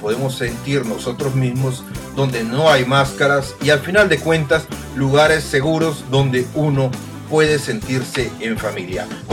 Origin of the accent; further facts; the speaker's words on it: El Salvador; moved away; hablando de El Salvador que es donde yo nací, donde tengo los mejores años de mi infancia y mi juventud